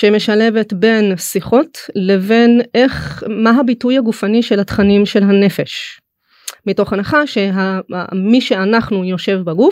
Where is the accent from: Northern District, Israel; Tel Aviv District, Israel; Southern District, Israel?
Southern District, Israel; Ashalim; גדלתי במושב בנגב שנקרא אשלים.